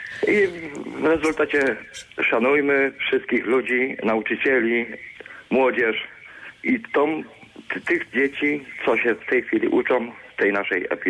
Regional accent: Międzyrzecz, Lubusz Voivodeship, Poland; Znaczy jestem z Międzyrzecza i już jestem kupę po szkole podstawowej, tam zawodowej.

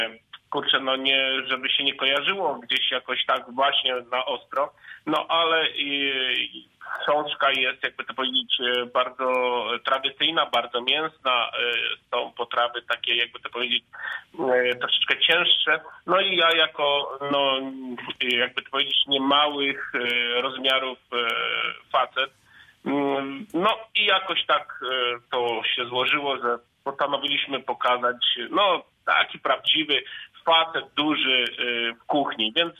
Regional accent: Świebodzin, Lubusz Voivodeship, Poland; born there; Tak, dokładnie urodziłem się w Świebodzinie w 1975 roku.

